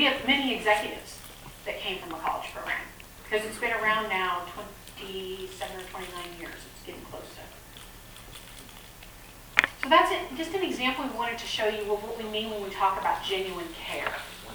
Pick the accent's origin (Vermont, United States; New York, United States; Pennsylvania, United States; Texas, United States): Texas, United States; Houston; So I'm from Houston. You don't want me working in the China Pavilion.